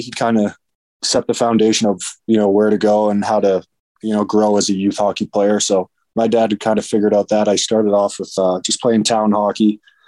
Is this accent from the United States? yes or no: yes; Massachusetts, United States; I wanted to play out my year with Boston Advantage out of my hometown, kind of right next to it.